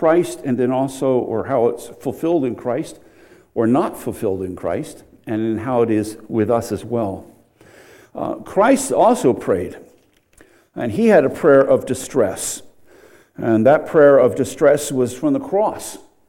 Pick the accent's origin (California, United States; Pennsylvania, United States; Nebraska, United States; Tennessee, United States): Pennsylvania, United States; I want to do it in Pennsylvania, not because it's my home state